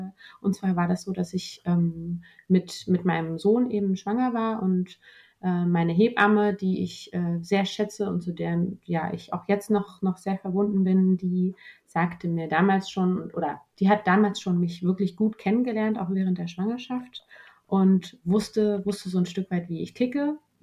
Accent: Berlin, Germany; ich bin gebürtige Berlinerin und lebe auch schon eh und je in Berlin und bin 32 Jahre alt.

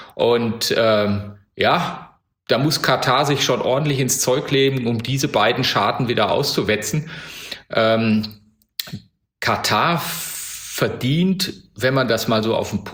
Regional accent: Bielefeld, North Rhine-Westphalia, Germany; Ich bin Bielefelder, bin da aufgewachsen

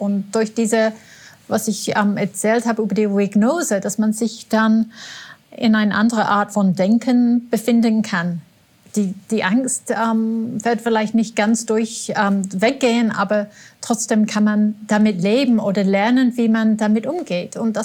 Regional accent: England, United Kingdom; German is a second language

